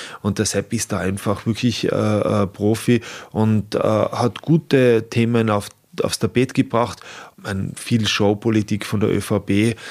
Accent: Tyrol, Austria; bei uns in Tirol, da gibt es den schönen Bezirk Osttirol, das ist der schönste Bezirk bei uns.

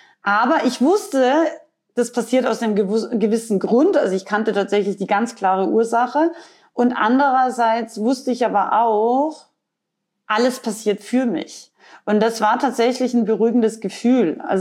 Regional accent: Austria; Und ich bin ja ursprünglich aus Österreich

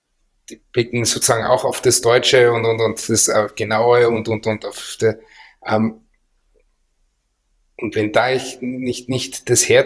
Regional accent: Graz, Styria, Austria; Da sind wir halt Grazer.

